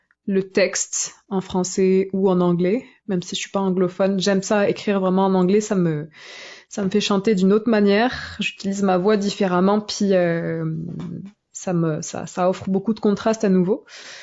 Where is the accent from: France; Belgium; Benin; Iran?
France; que j'ai fait naître en France, donc dans mon pays d'origine, comme on peut l'entendre par mon accent.